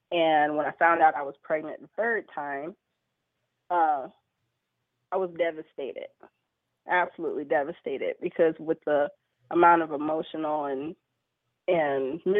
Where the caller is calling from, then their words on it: Hamtramck, Michigan, United States; And I'm calling from Hamtramck, Michigan, which is just outside of Detroit.